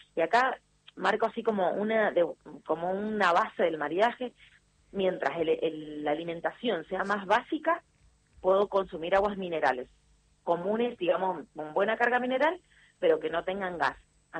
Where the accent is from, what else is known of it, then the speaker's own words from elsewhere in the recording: Argentina; Somos dos argentinos.